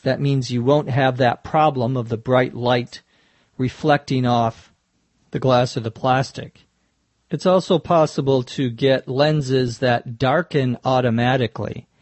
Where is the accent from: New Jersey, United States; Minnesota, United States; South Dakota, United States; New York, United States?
Minnesota, United States; accent: Minnesota; some would pronounce it tag, but in my Minnesota accent it's tag.